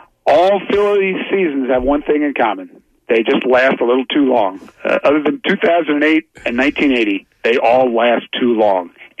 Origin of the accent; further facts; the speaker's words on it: Philadelphia, Pennsylvania, United States; Yeah, it's part of the experience of being a Philadelphian. You know, I don't know why people in our town have to be put through this